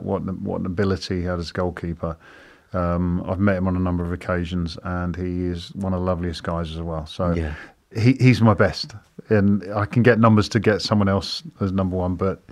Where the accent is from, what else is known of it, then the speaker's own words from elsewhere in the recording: England, United Kingdom; And as an Englishman or an English kid at the time, being sort of taught by English goalkeeping coaches